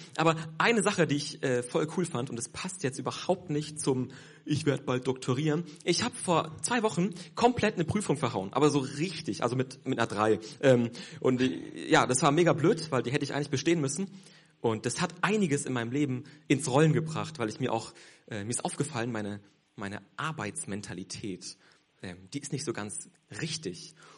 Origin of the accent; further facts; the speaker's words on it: Basel, Basel-Stadt, Switzerland; ich komme aus Basel, ich studiere dort Theologie